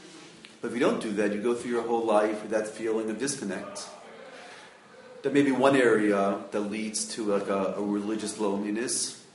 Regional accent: Baltimore, Maryland, United States; I grew up in Baltimore, so my friends from Near Israel would tell me this.

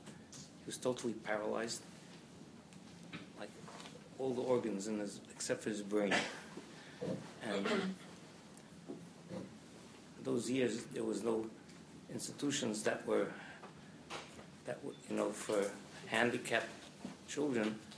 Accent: The Bronx, New York, United States; My father, should be well, and we grew up in the Bronx.

